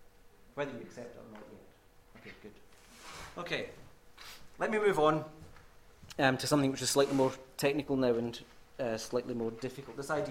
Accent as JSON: {"language": "English", "town": "Glasgow", "region": "Scotland", "country": "United Kingdom", "tie": "born or raised there", "said": "when I was a wee boy, growing up in Glasgow"}